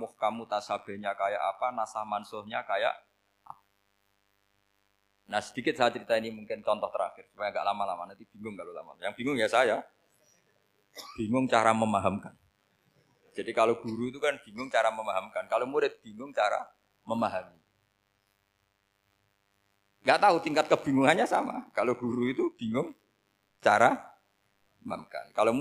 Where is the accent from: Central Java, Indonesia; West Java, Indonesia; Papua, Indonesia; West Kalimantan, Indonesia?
Central Java, Indonesia; Rembang; saya orang Rembang.